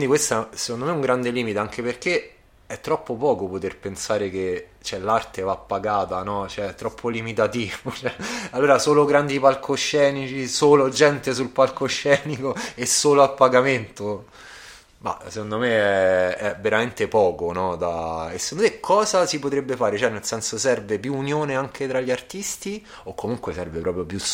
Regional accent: Rome, Lazio, Italy; Io sono di Roma, anche a Roma, soprattutto negli ultimi 20 anni

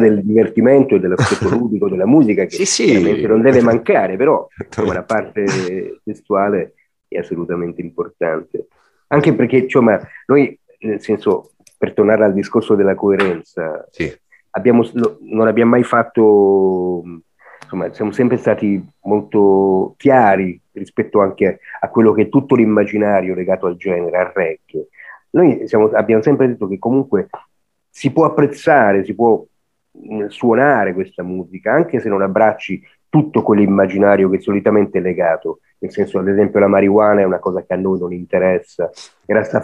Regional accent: Piedmont, Italy; born there; Noi siamo nati in provincia di Torino, hai capito?

